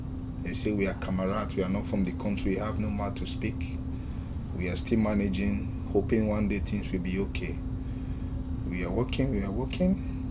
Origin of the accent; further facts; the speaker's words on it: Nigeria; I'm from Nigeria.